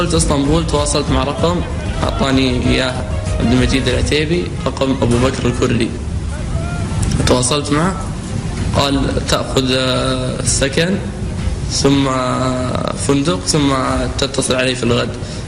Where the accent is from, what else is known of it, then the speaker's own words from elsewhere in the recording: Saudi Arabia; من السعودية، ووالدي يشتغل في التجارة